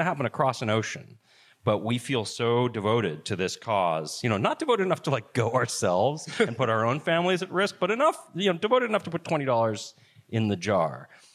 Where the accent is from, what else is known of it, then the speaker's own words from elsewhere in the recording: Boston, Massachusetts, United States; I grew up in if you know Boston, I grew up in Dorchester.